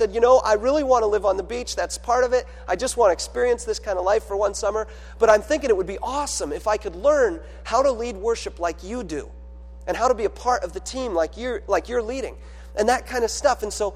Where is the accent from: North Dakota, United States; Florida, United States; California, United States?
California, United States; After all, I'm from California, but my family lived about 3 hours away from the beach.